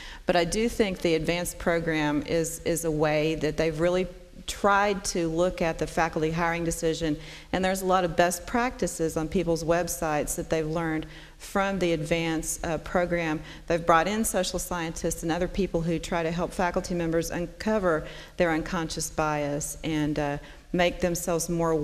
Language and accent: English; the South, United States; accent: Southern; if y'all can't tell from my accent, I'm from the South, and we're not supposed to say words like that.